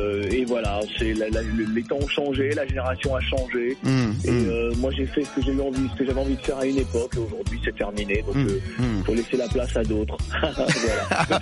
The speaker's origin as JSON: {"language": "French", "region": "Antilles", "country": "France", "said": "Chez moi, aux Antilles, on a une expression qui dit débrouillard, pas péché."}